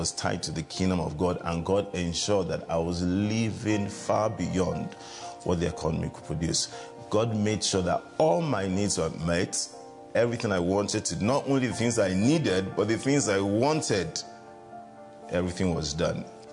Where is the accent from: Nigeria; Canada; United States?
Nigeria; Kano; I'm from Nigeria. I live in Kano. It's in the northern part of Nigeria.